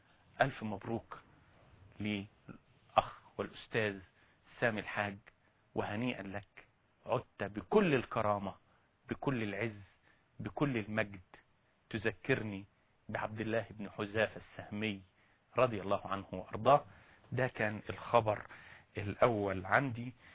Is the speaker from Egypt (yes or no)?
yes; Egypt; اكتشفت أن عندنا في مصر من الإعلاميين ومن الصحفيين ومن المثقفين